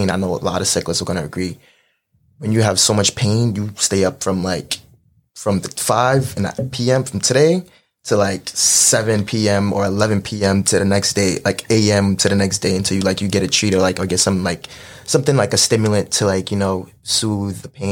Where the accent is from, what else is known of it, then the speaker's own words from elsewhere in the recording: Brooklyn, New York, United States; I'm from Brooklyn. I'm from Crown Heights, like raised in Crown Heights. Grew up in Sheepshead Bay.